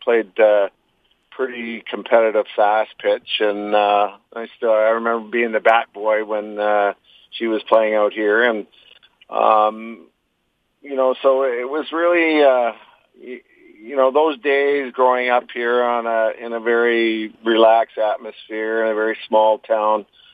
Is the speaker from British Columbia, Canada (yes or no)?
yes; Port Alberni, British Columbia, Canada; also born or lived in Saskatoon; had a really good year, with the travel team out of my hometown, Port Alberni.